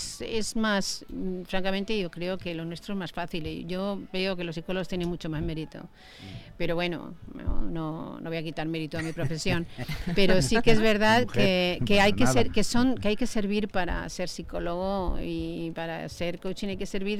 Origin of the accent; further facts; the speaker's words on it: Madrid, Community of Madrid, Spain; Sí, soy madrileña. Vale. Nací en Madrid.